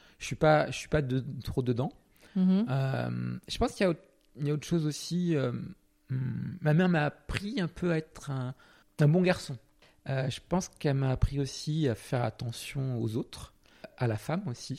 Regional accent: Portugal; now in France; je viens du Portugal, mais ça n'a pas trop d'impact, à part un peu une double culture, un petit peu. Ma mère est française, mon père portugais, voilà.

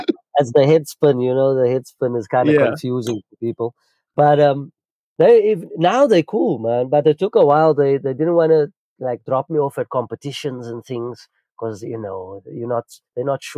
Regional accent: Cape Town, Western Cape, South Africa; that was in Bonthierville where I grew up on the Cape Flats.

